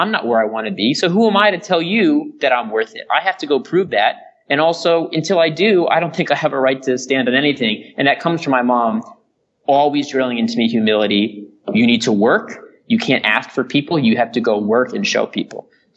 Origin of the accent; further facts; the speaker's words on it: Los Angeles, California, United States; And I grew up in Los Angeles, and I grew up very fortunate.